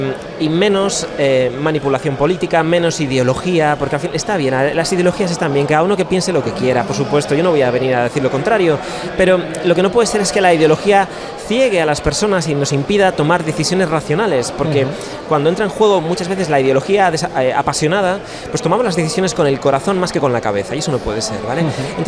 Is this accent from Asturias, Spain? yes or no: no; Santander, Cantabria, Spain; yo vengo de un sitio pequeño donde la escena tecnológica además es bastante pequeña, limitada, es natural. Yo vengo de Santander.